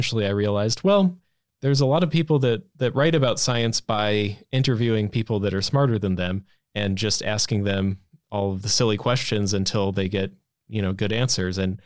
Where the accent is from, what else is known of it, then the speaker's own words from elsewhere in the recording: St. Louis, Missouri, United States; Well, I grew up in St. Louis in a pretty suburban neighborhood.